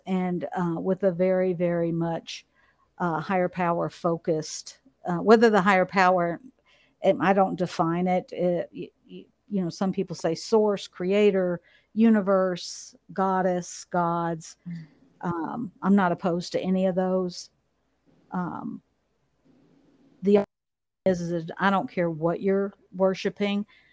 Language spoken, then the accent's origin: English; Bible Belt, United States; I grew up in the Bible Belt. So, you know, we were memorizing scripture before we could write our names.